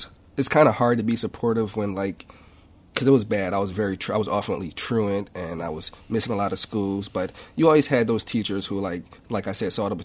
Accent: Philadelphia, Pennsylvania, United States; So I grew up in North Philadelphia, and the neighborhood schools around me were not the best quality of schools.

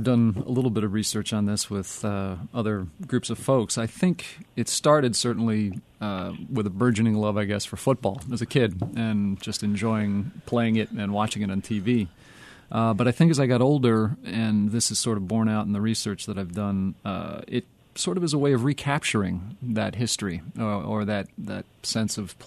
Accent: New Jersey, United States; beginning when I was, I guess, about 9 or 10, growing up in New Jersey

